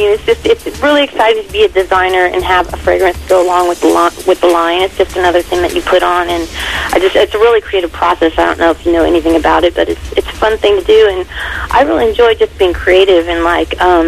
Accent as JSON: {"language": "English", "region": "California", "country": "United States", "said": "I'm from Orange County, California."}